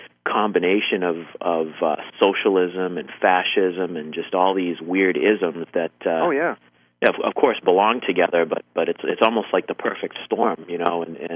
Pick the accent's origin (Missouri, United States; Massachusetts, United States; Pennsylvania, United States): Massachusetts, United States; because I grew up in Massachusetts, the People's Republic of Massachusetts.